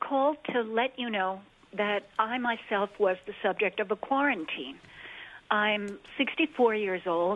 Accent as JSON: {"language": "English", "town": "Brooklyn", "region": "New York", "country": "United States", "tie": "born or raised there", "said": "And I caught pertussis in Brooklyn, where I grew up in Park Slope"}